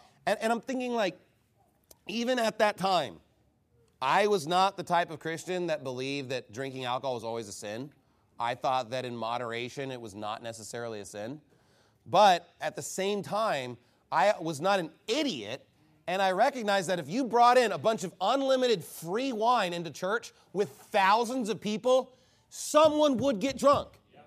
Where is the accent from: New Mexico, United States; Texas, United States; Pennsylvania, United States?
Texas, United States; Canyon; You know, I grew up in Canyon, Texas area, Randall County. It was a dry county.